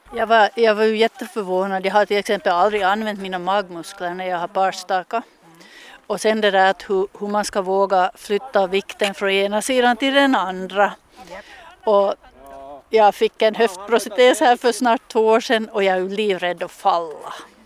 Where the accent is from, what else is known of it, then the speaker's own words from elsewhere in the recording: Ekenäs, Uusimaa, Finland; jag kommer från Ekenäs. Jag har ju skidat sedan skolan.